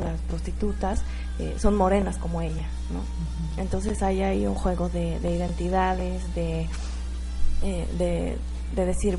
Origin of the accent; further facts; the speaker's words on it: Mexico; Pero los únicos que le atinaron a mi identidad mexicana fueron los tratantes de personas.